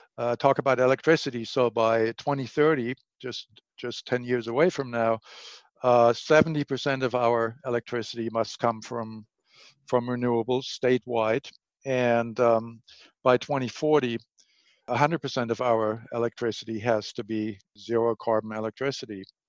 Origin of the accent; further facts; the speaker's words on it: Germany; now in United States; I'm originally from Germany.